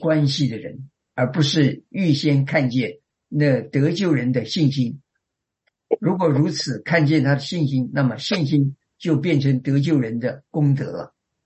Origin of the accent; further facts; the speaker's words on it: China; 我们中国人也有句话，父母在不远游